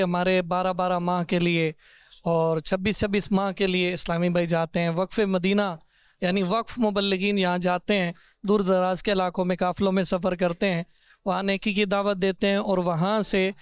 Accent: Pindi Gheb, Punjab, Pakistan; جی میں تو پنڈی گیپ سے آیا ہوں،

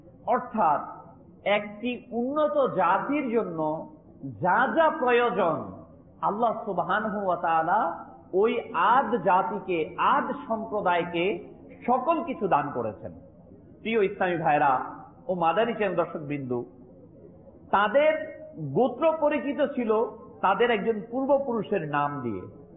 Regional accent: Bangladesh; যেমন আমরা বাঙালি জাতি, বাংলাদেশি বাঙালি জাতি

